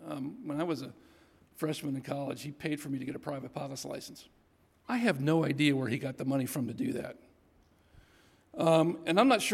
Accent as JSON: {"language": "English", "country": "United States", "said": "I'm second generation American. You know, I understand it, but I really don't. You know, I'm an American through and through"}